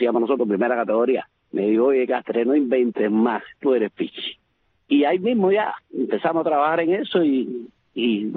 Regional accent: Cuba; moved away; Y yo vivía allá atrás, en un edificio que habían hecho. Sí. Y llegué ahí con 5 o 6 años, ¿eh? Hasta que salí de Cuba.

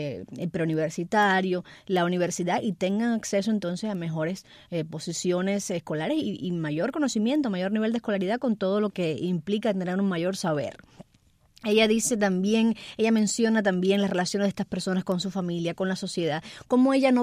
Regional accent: Cuba; aún siendo cubano y viviendo dentro de la isla.

